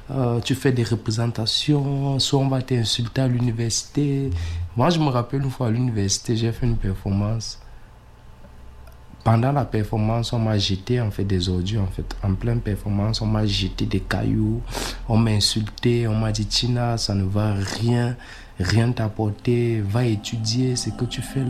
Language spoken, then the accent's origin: French; Cameroon; Je suis né au Cameroun, j'ai grandi au Cameroun et j'ai pratiqué en fait la danse hip-hop au Cameroun.